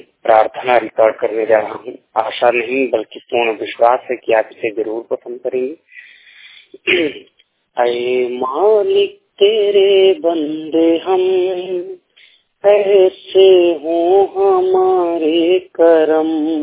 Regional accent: Bareti Kala, Madhya Pradesh, India; मेरा गांव ग्राम बरेती कला पोस्ट अनुवाद ब्लॉक देवा तहसील जवा जिला रीवा मध्य प्रदेश का मैं मूल निवासी हूँ। मैं कक्षा 10वीं का छात्र हूँ, रीवा मध्य महाविद्यालय में पढ़ता हूँ।

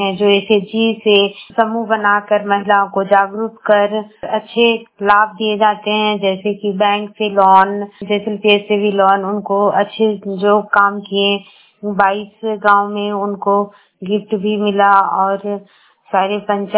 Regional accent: Barkagaon, Jharkhand, India; बड़कागांव प्रखंड की रहने वाली हूँ।

